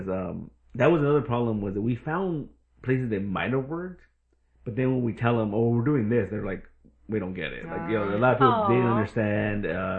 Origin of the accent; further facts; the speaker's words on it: Los Angeles, California, United States; Like, I grew up in East LA. I still live there now.